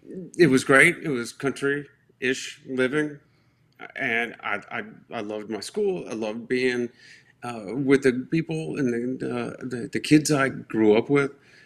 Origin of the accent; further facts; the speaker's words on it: Ohio, United States; I grew up in Northeast Ohio.